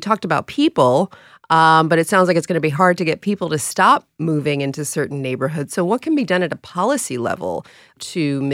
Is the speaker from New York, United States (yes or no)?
yes; New York, United States; Well, one question I have as a New Yorker who drives only when absolutely positively necessary